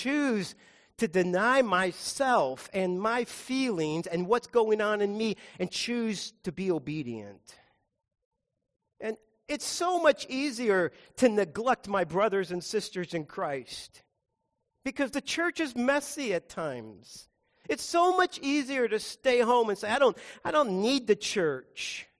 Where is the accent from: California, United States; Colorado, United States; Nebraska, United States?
Colorado, United States; Boulder; Some of you know I grew up in Boulder. I used to ride my bike by there all the time.